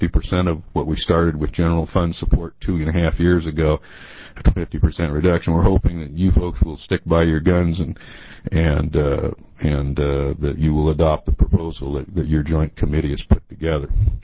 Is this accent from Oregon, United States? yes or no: yes; Florence, Oregon, United States; But anyway, I'm from Florence, Oregon.